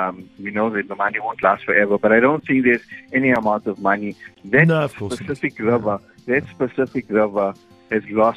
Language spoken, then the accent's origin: English; South Africa; We've got lots of work as South African citizens of not just Alexandra or Johannesburg, but as citizens of South Africa.